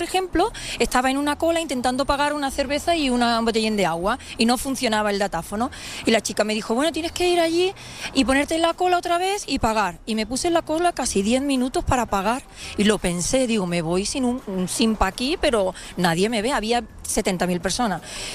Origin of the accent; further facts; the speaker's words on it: Málaga, Andalusia, Spain; Que nosotros somos de Málaga.